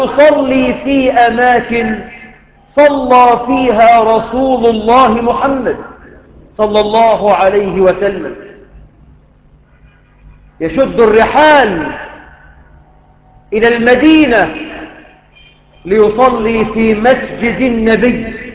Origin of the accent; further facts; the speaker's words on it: Egypt; اللهم اجعل بلدنا مصر آمنة مطمئنة